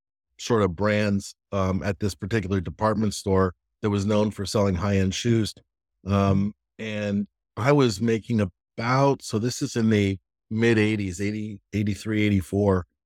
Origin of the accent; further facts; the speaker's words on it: Los Angeles, California, United States; Growing up in Los Angeles, I was trying to earn a couple of extra bucks because my family didn't have a lot.